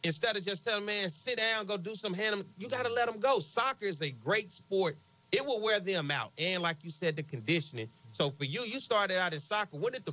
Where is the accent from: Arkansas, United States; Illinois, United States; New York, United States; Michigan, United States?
Arkansas, United States; Pine Bluff; So everybody know I came to Southern around 2010. I'm from Pine Bluff, Arkansas, right?